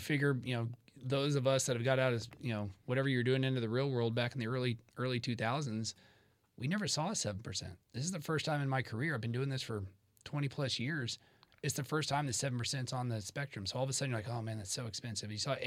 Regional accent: Dallas-Fort Worth, Texas, United States; I'm very blessed that I grew up here in Dallas-Fort Worth

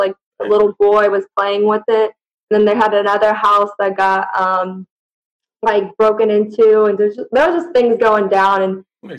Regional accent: Moreno Valley, California, United States; And so I grew up in Mo Val, stayed there till I was about, basically when I went to college.

